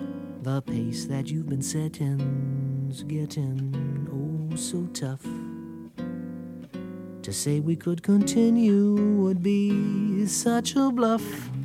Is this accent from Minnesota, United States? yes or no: no; New Jersey, United States; He used to hang out in Hohokus, which was two towns over